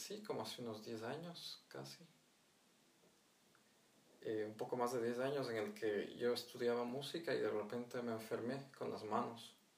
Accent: Ecuador; Hablamos español porque yo vengo de América Latina

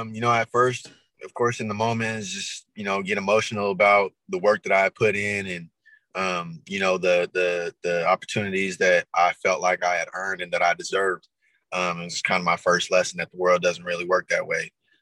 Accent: Riverside, California, United States; I grew up in Riverside, California, on the east side. Just me and my mom.

